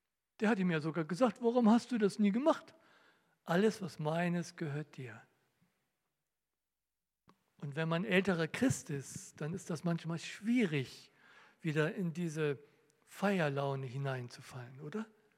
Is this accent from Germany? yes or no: yes; Northern Germany, Germany; Und ich komme aus dem Norden, ich weiß, dass Meer ganz schön viel ist